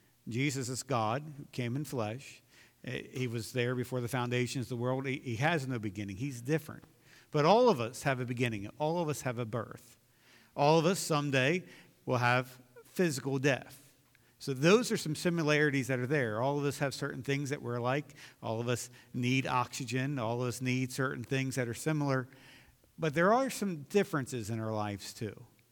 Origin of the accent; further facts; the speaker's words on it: Elkton, Maryland, United States; born there; I was born on August 27th, 1973, in Elkton, Maryland, at Union Hospital